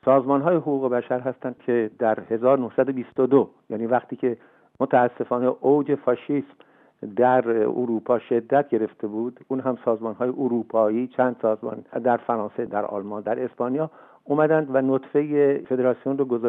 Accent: Iran; انتخاب من به عنوان یک ایرانی خب یک پیامی هم برای جامعه جهانی داره

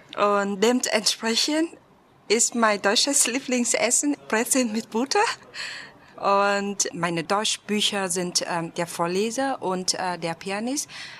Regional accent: Vietnam; German is a second language; Ich komme aus Vietnam und ich bin 1985 geboren.

